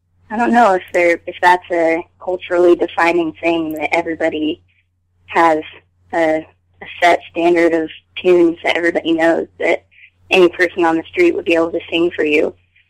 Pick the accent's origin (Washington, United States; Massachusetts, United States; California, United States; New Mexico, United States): Washington, United States; We were on our way to Wintergrass Bluegrass Festival in Bellevue, Washington, which is my home state.